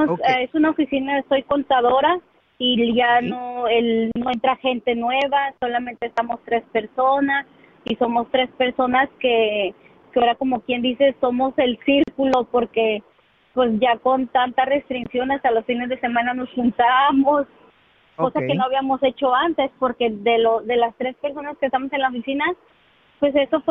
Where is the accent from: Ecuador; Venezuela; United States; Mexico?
United States; California; yo soy del área de la Bahía, pero la renta es demasiado cara y hace 5 años nos tuvimos que mover a una zona rural. Trabajamos todavía en la Bahía, mi esposo y yo.